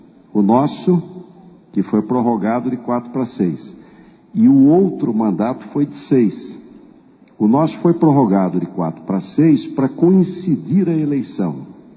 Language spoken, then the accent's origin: Portuguese; Pindamonhangaba, São Paulo, Brazil; fui prefeito da minha cidade natal, no interior, cidade de nome comprido, Pindamonhangaba.